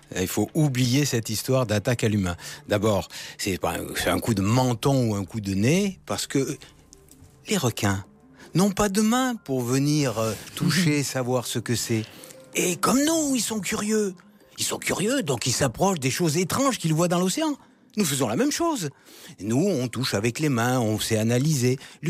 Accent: Malta; chez nous, à Malte.

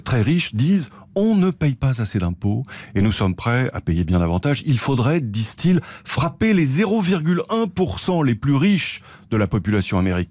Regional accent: France

